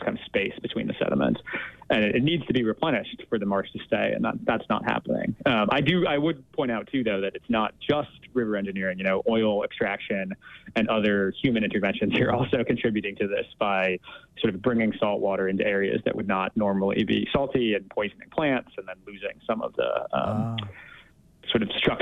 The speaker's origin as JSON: {"language": "English", "region": "New England", "country": "United States", "tie": "born or raised there", "also_born_or_lived": "Mississippi", "said": "I grew up in New England and kind of wound up in Mississippi through the happenstance of being 25 and looking for an adventure"}